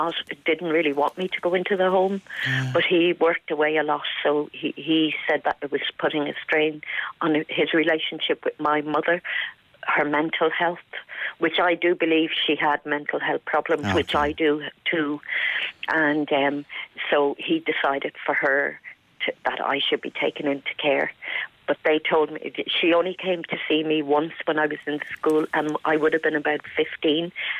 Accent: Ireland; because we don't fit into the black community because we're Irish

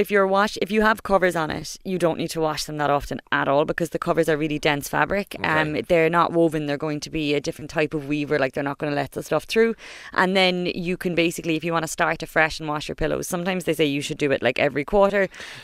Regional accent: Cork, Munster, Ireland; accent: Cork; this is when my Cork accent comes out now

